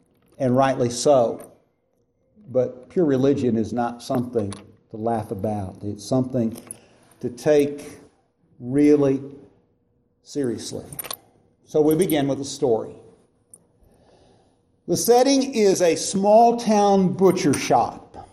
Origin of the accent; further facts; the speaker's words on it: Marietta, Ohio, United States; I come from Marietta, Ohio. That's on the Ohio River, 3 hours from here.